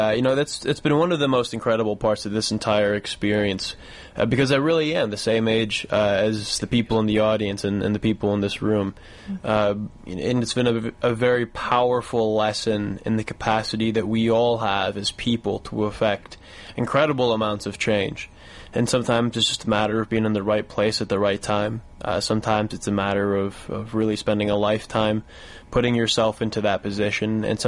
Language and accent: English; Iowa City, Iowa, United States; also born or lived in Wisconsin; So I was raised by a lesbian couple in the Midwest. I was born in Wisconsin, but have spent most of my life living in Iowa City, Iowa.